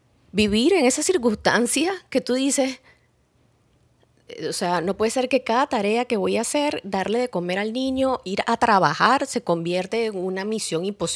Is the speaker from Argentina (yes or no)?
no; Venezuela; moved away; no conozco la primera persona desde que yo salí de Venezuela que no sea venezolano